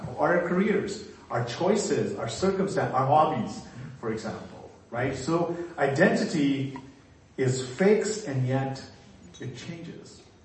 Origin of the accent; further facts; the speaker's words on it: Pakistan; now in Canada; When I grew up in Pakistan and left the country, I had a green passport that said, I am a citizen of Pakistan. But a number of years after living in Canada